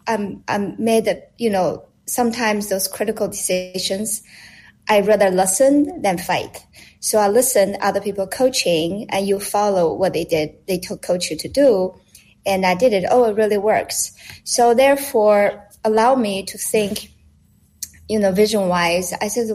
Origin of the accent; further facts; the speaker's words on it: Hong Kong; but I grew up in Hong Kong, so a little bit different than mainland China.